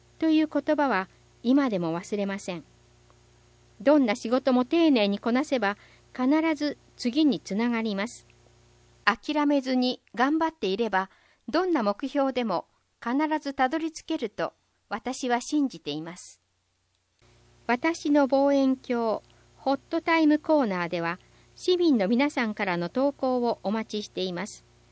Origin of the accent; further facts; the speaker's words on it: Anjo, Aichi, Japan; 私が生まれ育った安城は、とてものどかで自然が多い場所でした。周りには田んぼや梨、イチジク畑がありました。